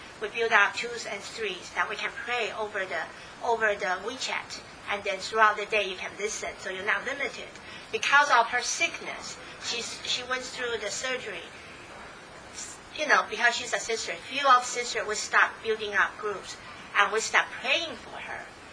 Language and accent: English; Philadelphia, Pennsylvania, United States; I'm from Philadelphia, the district 2.